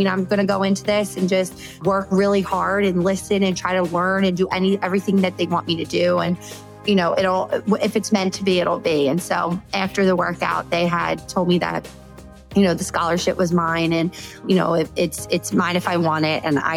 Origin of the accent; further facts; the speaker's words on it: Philadelphia, Pennsylvania, United States; I am from Philadelphia. I grew up in the same neighborhood as 16 first cousins, and we all played basketball.